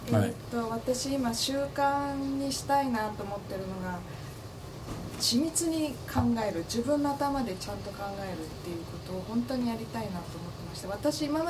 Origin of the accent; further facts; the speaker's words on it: Saitama, Japan; also born or lived in Hokkaido; 両親が北海道の出身で、私はずっと埼玉の育ち